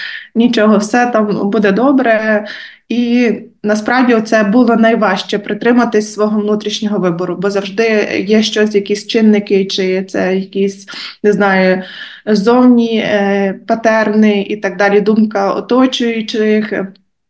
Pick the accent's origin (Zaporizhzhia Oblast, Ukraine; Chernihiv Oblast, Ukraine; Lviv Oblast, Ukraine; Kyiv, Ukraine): Lviv Oblast, Ukraine; Murovane; бо я сама родом з Мурованого. Тільки не того, що біля Львова, ще є одна, бо то зразу всі плутають в Сокальському районі.